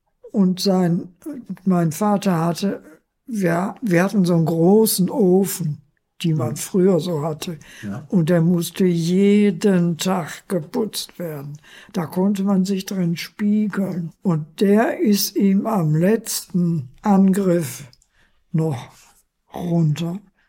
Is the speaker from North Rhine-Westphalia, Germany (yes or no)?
yes; Altena, North Rhine-Westphalia, Germany; born there; Das war hier in Essen. Aber geboren bin ich in Altena.